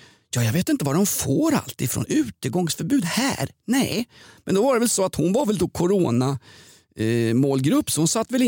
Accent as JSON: {"language": "Swedish", "town": "Stockholm", "region": "Stockholm County", "country": "Sweden", "said": "jag är ju från Vällingby, vi har ju shottat ur flaskor"}